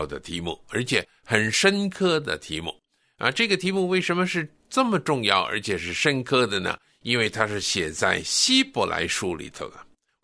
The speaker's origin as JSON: {"language": "Chinese", "country": "China", "said": "而且你跟我都是中国人"}